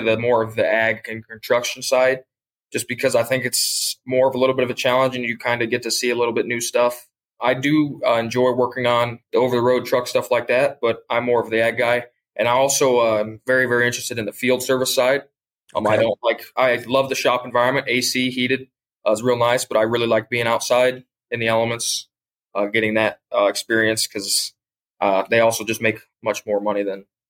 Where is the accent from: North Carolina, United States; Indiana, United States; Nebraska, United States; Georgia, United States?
Indiana, United States; I'm from a small town in Indiana. It's very, very small. So you kind of grew up knowing everybody around there.